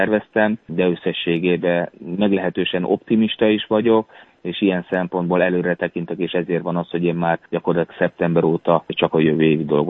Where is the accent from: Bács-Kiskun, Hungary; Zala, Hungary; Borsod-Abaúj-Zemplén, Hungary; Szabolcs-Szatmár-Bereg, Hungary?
Zala, Hungary; Zalaegerszeg; born there; az otthonom, a szülővárosom Zalaegerszegnek a díszpolgára lettem